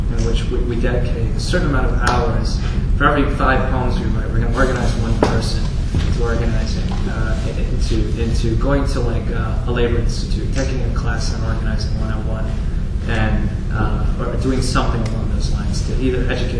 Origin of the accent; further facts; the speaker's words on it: Detroit, Michigan, United States; I come from Detroit, just really.